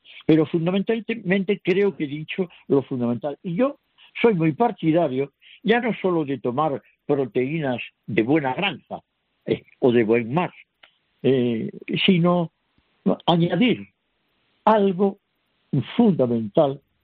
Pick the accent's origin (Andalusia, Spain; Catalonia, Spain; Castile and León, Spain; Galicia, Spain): Galicia, Spain; en la Costa da Morte de Galicia, que es mi tierra